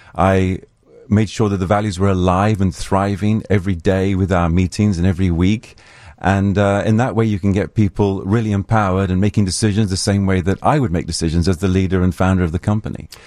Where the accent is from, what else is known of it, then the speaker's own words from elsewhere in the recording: Zambia; Yes, I remember I grew up in Zambia